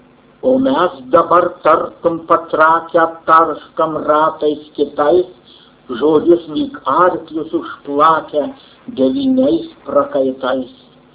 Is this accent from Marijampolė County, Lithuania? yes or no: yes; Marijampolė County, Lithuania; yra ir mano tėviškė. Ir mes maži vaikai dar užkopę tarp Ajavonių ir Vištyčioje aukščiausią kalną Piliakalnį